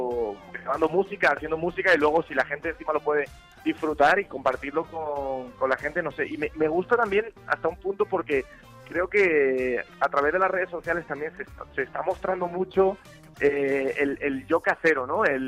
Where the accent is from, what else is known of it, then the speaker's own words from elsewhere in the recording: Spain; yo echo de menos a mis abuelos, como tantos españoles, ¿no?